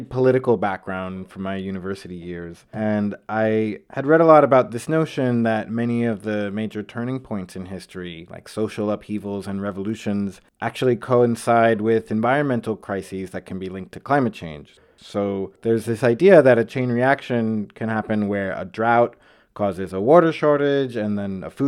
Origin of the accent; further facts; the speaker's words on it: United States; Being this American journalist, I felt this huge burden on me